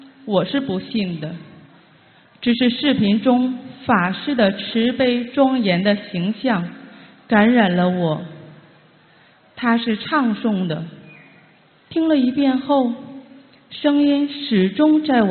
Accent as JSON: {"language": "Chinese", "country": "Germany", "said": "我来自德国"}